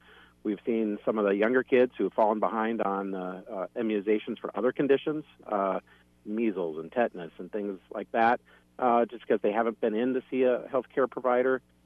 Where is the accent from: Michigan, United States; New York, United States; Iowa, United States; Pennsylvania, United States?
Iowa, United States; Cedar Falls; Yeah, I grew up in Cedar Falls, Iowa, attended high school there